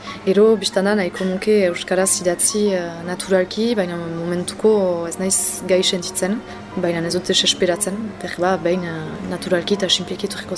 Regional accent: Saint-Jean-de-Luz, Nouvelle-Aquitaine, France; first language French; Basque is a second language; 27 urte ditut, euskarako irakasle naiz eta Donin Bainero itzuneko naiz. Frantsesa nire ama hizkuntza da, beraz etxean frantsesez mintzatzen ginen. Euskara ikastoran ikasi dut

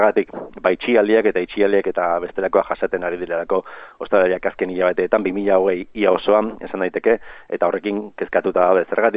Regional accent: Pasaia, Basque Country, Spain; ni pasaitarra naiz

